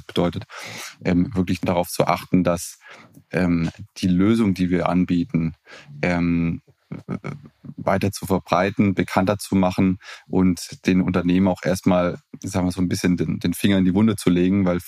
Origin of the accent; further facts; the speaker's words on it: Baden-Württemberg, Germany; bin 33, komme ganz ursprünglich aus dem Stuttgarter Raum. Habe ja international BWL studiert in Madrid und in Reutlingen